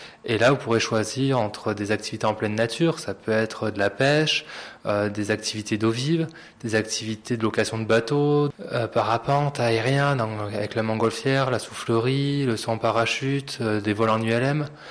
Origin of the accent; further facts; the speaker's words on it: Gap, Provence-Alpes-Côte d'Azur, France; Oui, je suis né à Gap, donc ça fait maintenant 29 ans que j'habite ici.